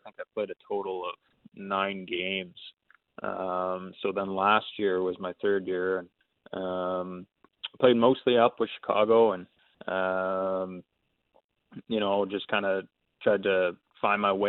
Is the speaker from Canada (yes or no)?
yes; Canada; being a Canadian boy